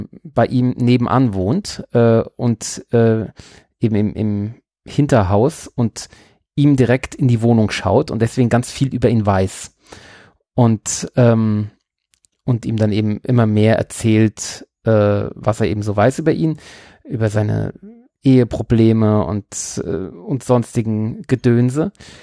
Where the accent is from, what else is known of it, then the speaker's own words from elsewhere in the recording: United States; German is a second language; den kann man halt, ich glaube, ich als Amerikaner nicht verstehen